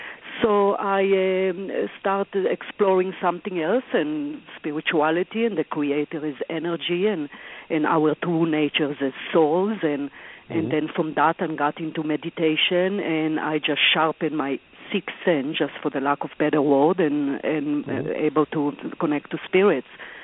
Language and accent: English; Israel; now in United States; I grew up in Israel, as you mentioned, and in being raised in an Orthodox Jewish home, and arrived to the U.S. about 20-plus years ago